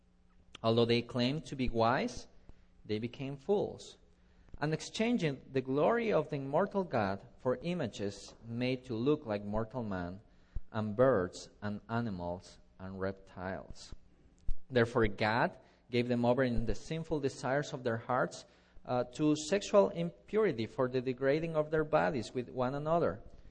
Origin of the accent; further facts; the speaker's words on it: Quito, Pichincha, Ecuador; Dear congregation of the Lord, in my hometown, Quito, there is this big old Roman Catholic church building that is very important